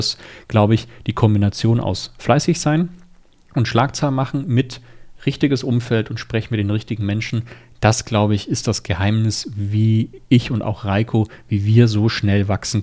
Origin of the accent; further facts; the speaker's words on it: Regensburg, Bavaria, Germany; ich bin auch aus Regensburg